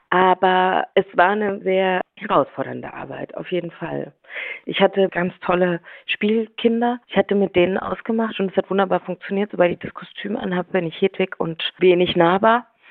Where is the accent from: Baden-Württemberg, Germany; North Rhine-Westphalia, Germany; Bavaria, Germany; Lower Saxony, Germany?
Bavaria, Germany; in Iffeldorf gedreht, das ist in Oberbayern sehr nah zu da, wo ich aufgewachsen bin, am Starnberger See.